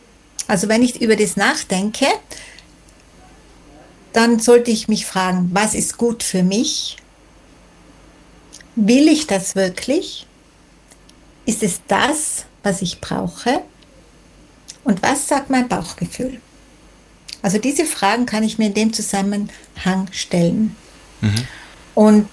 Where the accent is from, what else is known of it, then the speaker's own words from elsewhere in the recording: Schwendau, Tyrol, Austria; born there; Ich bin in Schwendau geboren, aha, okay. Das ist ganz ein kleiner Ort zwischen Meierhofen und Ibach.